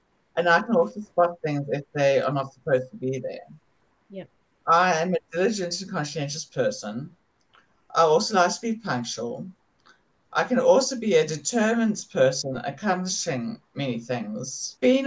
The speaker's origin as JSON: {"language": "English", "country": "South Africa", "moved": "yes", "lives_now": "Perth, Australia", "said": "I'm a South African Australian. So I immigrated to Perth in 1997 with my parents and my sisters."}